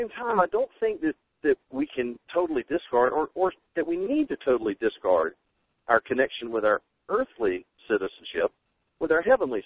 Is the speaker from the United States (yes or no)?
yes; United States; born there; I'm very glad to be born in America and have always enjoyed being an American.